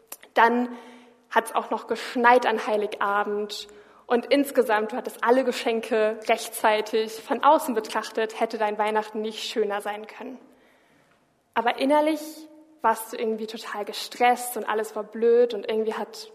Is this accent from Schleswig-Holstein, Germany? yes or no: yes; Schleswig-Holstein, Germany; Ich komme aus Schleswig-Holstein und dort gibt's sehr viel Wind. Unfassbar viel Wind.